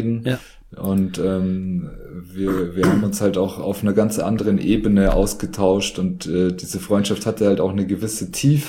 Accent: Bavaria, Germany; accent: Lower Bavarian; von meinem niederbayerischen Dialekt

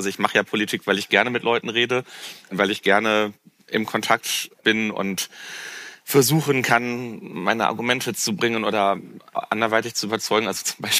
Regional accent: Duisburg, North Rhine-Westphalia, Germany; Ich bin ja als Duisburger

